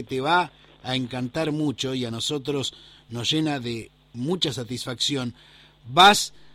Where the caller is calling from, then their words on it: Perugorría, Corrientes, Argentina; Soy de Perugorría. Estoy retirado.